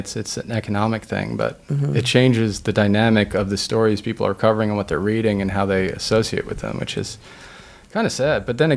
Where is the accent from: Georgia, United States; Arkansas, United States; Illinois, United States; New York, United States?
New York, United States; Queens; I grew up in New York and Queens, and he was obviously influential just in terms of, you know, the aesthetic, in terms of the music, in terms of everything I enjoyed as a kid in the 90s.